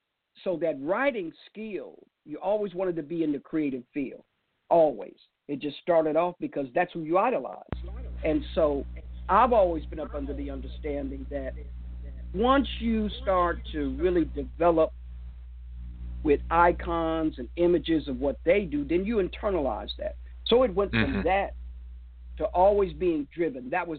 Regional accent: Chicago, Illinois, United States; Well, the thing is, I grew up in Chicago, Illinois, on the west side of Chicago.

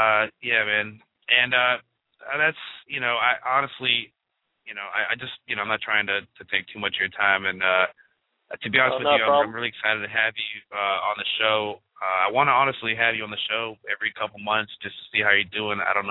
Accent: Florida, United States; So, I'm from the Keys, man, and we're like 3 feet above sea level.

